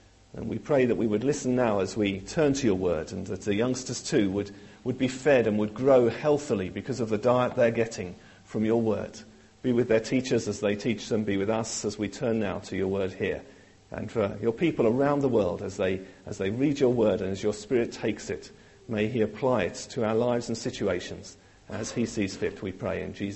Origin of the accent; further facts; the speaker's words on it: United Kingdom; But I'm British, through and through.